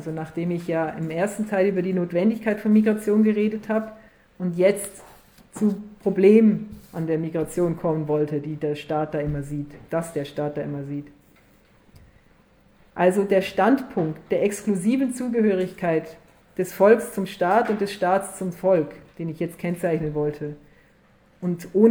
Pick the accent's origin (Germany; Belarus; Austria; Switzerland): Austria; ich bin Österreicherin, natürlich bin ich für Österreich.